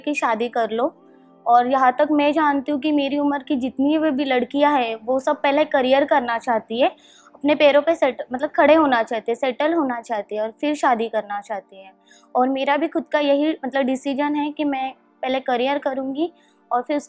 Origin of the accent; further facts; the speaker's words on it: Mumbai, Maharashtra, India; मैं मुंबई से बिलोंग करती हूँ